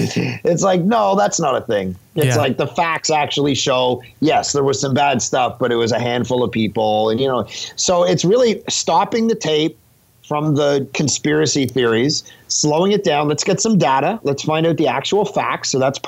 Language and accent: English; Ontario, Canada; now in Vancouver, Canada; I grew up outside of Toronto before I came to Vancouver